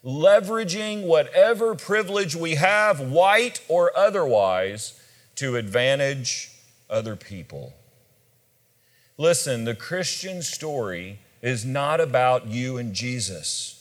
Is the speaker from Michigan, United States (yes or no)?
no; Kentucky, United States; A pastor in my home state of Kentucky wrote an article recently entitled